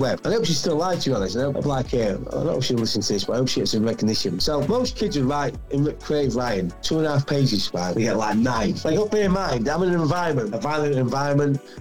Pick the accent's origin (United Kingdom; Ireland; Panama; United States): United Kingdom; Yorkshire and the Humber; The estate next to mine, there was Nunsthorpe, I'm from the Nunsthorpe, there was a Grange, there was St. Michael's.